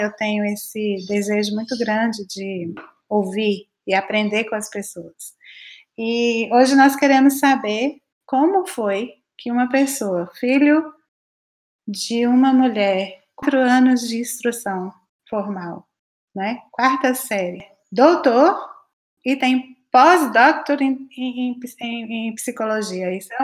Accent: Pernambuco, Brazil; Quando eu era criança, eu morava em Pernambuco

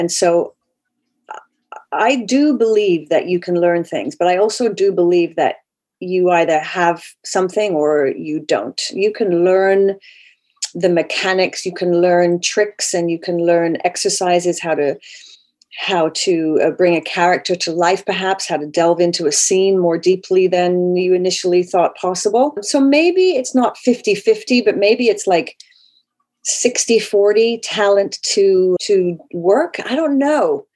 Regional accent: United Kingdom; moved away as an adult; also born or lived in Vancouver, California, United States; Well, I was raised in the United Kingdom. And when I was 18, because my father still lived in Vancouver, I always had this sort of, you know, very cool thing to be able to say, I'm going to live in Canada for a year.

